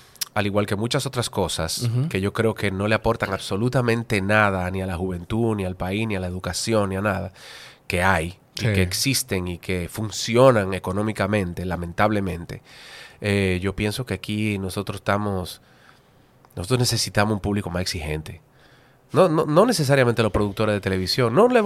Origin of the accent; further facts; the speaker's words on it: Dominican Republic; como todos los dominicanos, porque soy muy dominicano, claro.